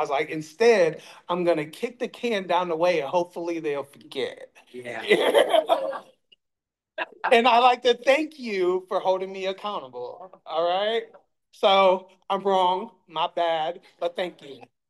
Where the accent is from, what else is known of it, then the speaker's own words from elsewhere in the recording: Pontiac, Michigan, United States; because I'm from Pontiac, Michigan. Okay, and I was raised there. And so how I would explain that is I'm about 35 minutes northeast of Detroit.